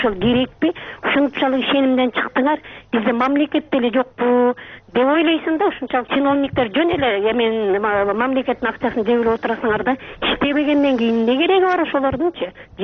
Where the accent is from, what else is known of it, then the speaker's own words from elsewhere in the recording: Kara-Suu, Osh Region, Kyrgyzstan; Мен Кара Суудан болом да, Кара Суу районунан.